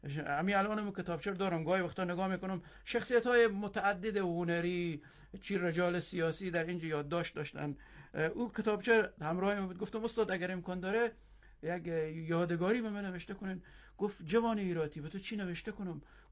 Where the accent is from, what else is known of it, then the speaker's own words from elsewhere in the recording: Herat, Afghanistan; گفتم که من از هراتم استاد